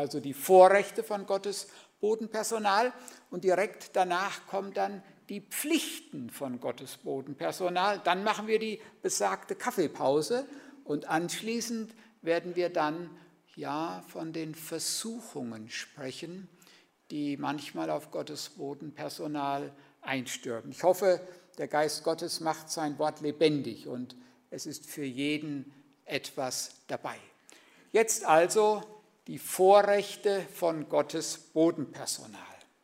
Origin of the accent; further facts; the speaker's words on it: Siegen, North Rhine-Westphalia, Germany; Da kommt nämlich meine Mutter her, aber eben aufgewachsen bin ich in Siegen.